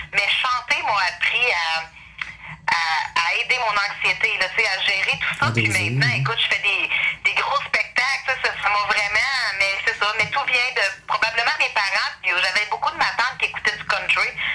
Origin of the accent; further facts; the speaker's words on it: Drummondville, Quebec, Canada; quand j'étais petite à Drummondville